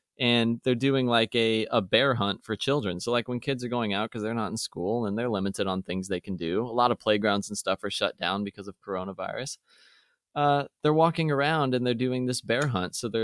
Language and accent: English; Midwest, United States; I grew up in the Midwest, well, you know.